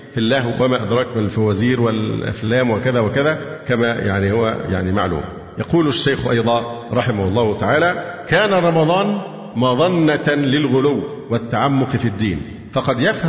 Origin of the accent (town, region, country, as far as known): Egypt